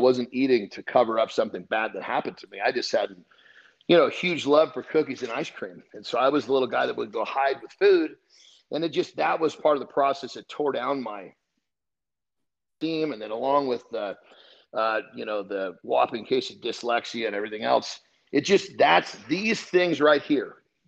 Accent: Oregon, United States; I actually was in Oregon.

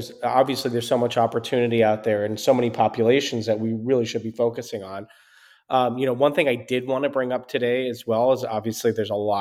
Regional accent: New York, United States; So thank you, by the way, because I'm a New Yorker.

